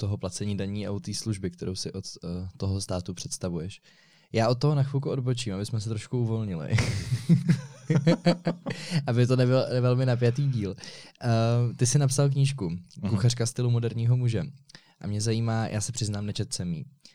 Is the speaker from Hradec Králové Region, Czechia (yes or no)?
no; Prague, Czechia; tak ani já jako Pražák se nebudu cítit dobře